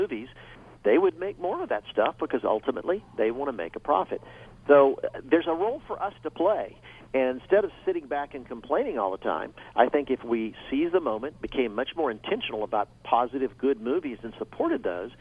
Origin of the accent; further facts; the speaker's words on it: the South, United States; I grew up in the South with my dad, a pastor, and I remember pastors who would shave their head if you brought so many people to church